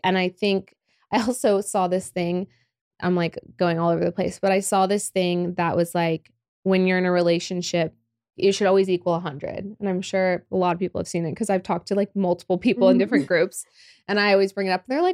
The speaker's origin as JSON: {"language": "English", "region": "Oklahoma", "country": "United States", "also_born_or_lived": "Los Angeles", "lives_now": "Dallas, United States", "said": "I'm just a family's girl. Like I said, I'm from Oklahoma."}